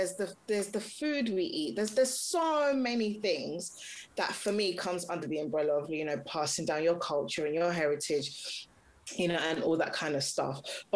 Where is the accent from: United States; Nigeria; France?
Nigeria; I'm Nigerian, I'm Yoruba